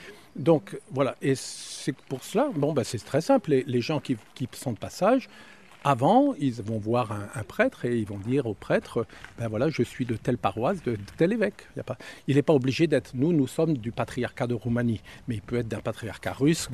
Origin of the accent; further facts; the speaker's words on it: Brittany, France; Je suis un Breton bien catholique, comme tous les Bretons, n'est-ce pas? Voilà, mais d'une famille très tradie. Les offices en latin tous les soirs à la maison. Donc je parle latin